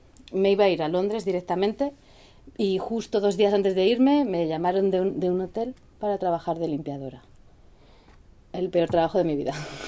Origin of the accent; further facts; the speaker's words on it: Ávila, Castile and León, Spain; also born or lived in Madrid; nací en Madrid y luego mi familia se trasladó a Ávila. Ahí ya nació mi hermano y todo, así que ahí me he pasado un montón de años. Hasta los 18.